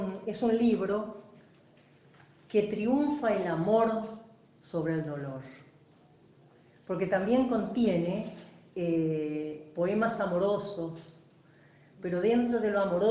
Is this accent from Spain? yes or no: no; Paraguay; moved away as an adult; now in Argentina; yo también vengo de la dictadura de Stroessner. Yo soy paraguantina, porque ya tengo más vida vivida acá en la Argentina, ya formé mi hogar, tengo mis hijos